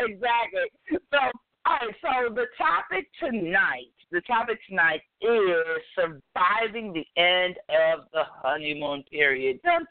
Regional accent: Ohio, United States; I grew up in Northeast Ohio, so 69 degrees in December would have been like crazy.

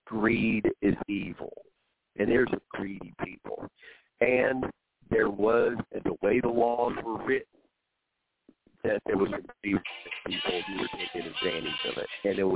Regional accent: Oklahoma, United States; And I'm from Oklahoma. I sure did. That's where I heard about the Trail of Tears.

